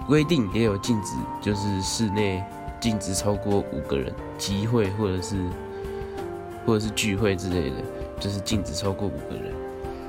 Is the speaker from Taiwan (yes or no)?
yes; New Taipei, New Taipei City, Taiwan; 毕竟我是在新北市，我的老家在新北市